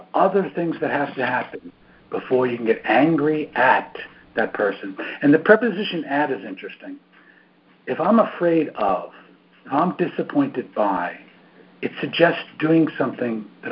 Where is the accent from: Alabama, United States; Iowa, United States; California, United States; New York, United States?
New York, United States; Brooklyn; I came from Brooklyn. My whole family was dysregulated.